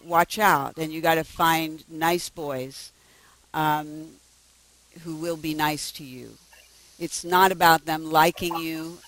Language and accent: English; Philadelphia, Pennsylvania, United States; I grew up in Philadelphia, so we had a lot of snow.